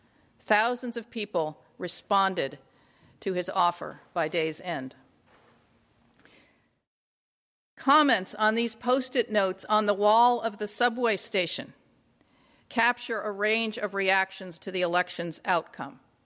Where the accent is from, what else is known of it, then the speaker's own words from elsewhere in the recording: New York City, New York, United States; I'm going to start this humble conversation with a story from my hometown of New York City.